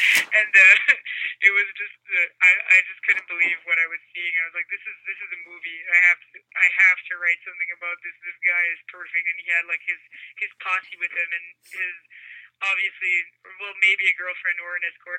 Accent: New Brunswick, Canada; accent: Chiac; first language French; English is a second language; French is maybe a little more natural because it's my native tongue. So, I mean, it's a lot of automatic writing, and it's a lot of, like, no-filter stuff. And I also speak this kind of dialect that's called Chiac, and it's a mix of French and English

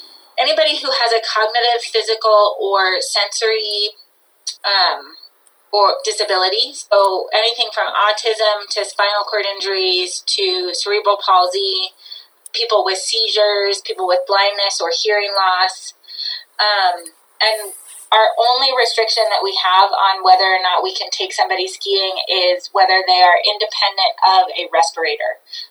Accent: United States; I grew up in Tahoe, and I had skied all my life

